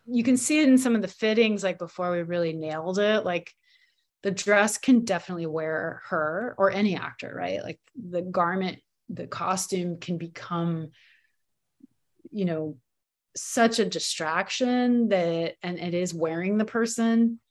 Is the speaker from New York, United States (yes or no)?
no; Taos, New Mexico, United States; born there; I mean, it sounds like really hippie, and I was born in Taos